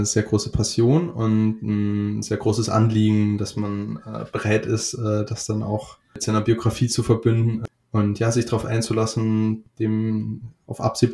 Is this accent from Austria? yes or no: yes; Austria; now in Hamburg, Germany; Seit circa 5 Jahren wohne ich in Hamburg. Ursprünglich komme ich aus Österreich.